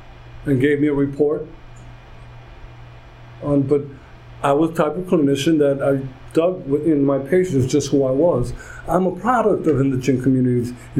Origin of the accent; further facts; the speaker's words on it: Brooklyn, New York, United States; I was born in a public hospital in the Bronx. I was raised in Brooklyn, and we only went to public hospitals.